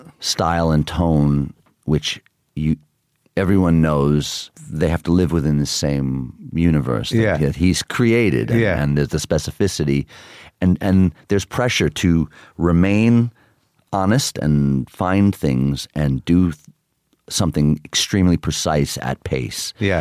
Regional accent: Queens, New York, United States; I think growing up in Queens, it was very important to me not to change in the wrong ways.

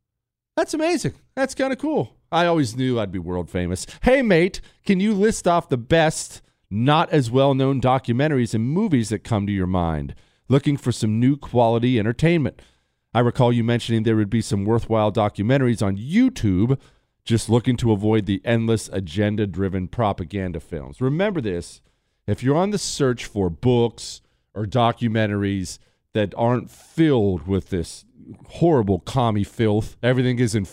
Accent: Montana, United States; When I was in the Marines, I was not from Texas, obviously. I joined from Montana.

